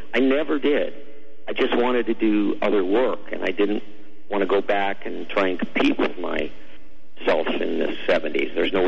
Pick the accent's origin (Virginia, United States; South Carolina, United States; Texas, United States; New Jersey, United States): New Jersey, United States; West Orange; also born or lived in New York City; I was born in Manhattan and New York, and then we moved out when my mom and dad got divorced and moved out to West Orange, New Jersey, live with my grandparents